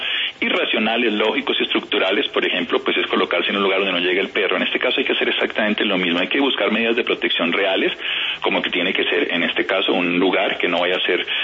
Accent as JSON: {"language": "Spanish", "town": "Armero", "region": "Tolima", "country": "Colombia", "said": "Sí, yo soy de Armero, Tolima."}